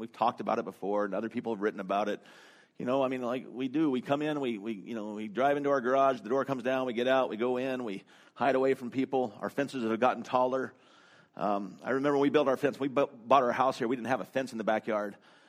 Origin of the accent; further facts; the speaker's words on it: Canada; now in Raleigh, United States; we're from Canada, you're from Detroit, you're from Georgia, and we're all now in Raleigh, North Carolina.